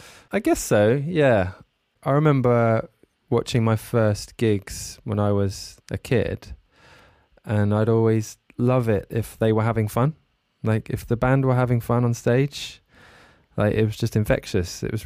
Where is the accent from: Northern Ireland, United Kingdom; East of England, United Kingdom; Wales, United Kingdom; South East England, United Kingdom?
South East England, United Kingdom; Bourne End; I grew up in a village called Bourne End in Buckinghamshire, which was like 1 hour from London. It was kind of halfway between London and Oxford